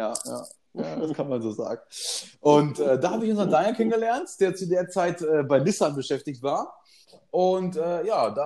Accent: Lippstadt, North Rhine-Westphalia, Germany; ich komme aus Lippstadt, im Volksmunde auch das Venedig Nordrhein-Westfalens genannt.

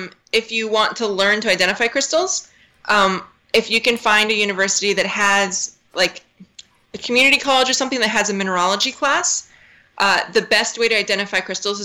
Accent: Seattle, Washington, United States; Yeah, so I'm originally from Seattle.

